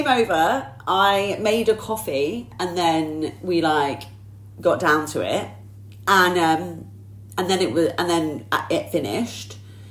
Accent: Southampton, South East England, United Kingdom; my partner moved away back to Southampton, which happens to also be my hometown.

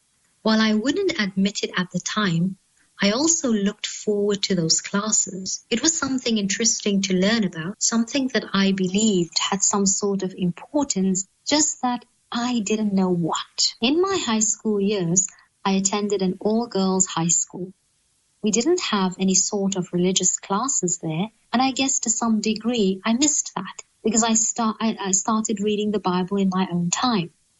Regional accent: Australia; born there; I was born in 1978 in Australia, was Christian and raised Christian.

